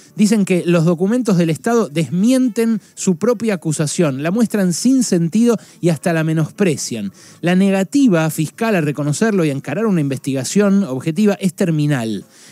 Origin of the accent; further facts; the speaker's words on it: Argentina; como argentino, como ciudadano que ha seguido esto desde el primer año